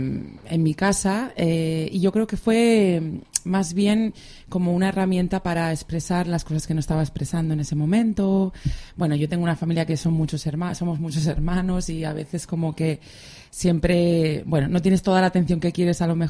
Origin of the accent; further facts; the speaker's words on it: Pamplona, Navarre, Spain; born there; moved away as an adult; now in Barcelona, Spain; yo nací en Pamplona y, bueno, sobre los, no sé, ni me acuerdo ya porque llevo mucho tiempo aquí, pero a los 20 años, 21, decidí venir aquí